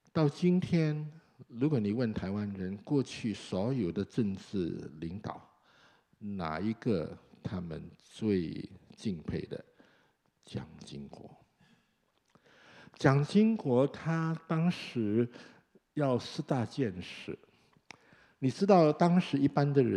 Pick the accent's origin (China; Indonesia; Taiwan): Indonesia; 我是在印尼长大的，所以我可以中间不偏左右啊。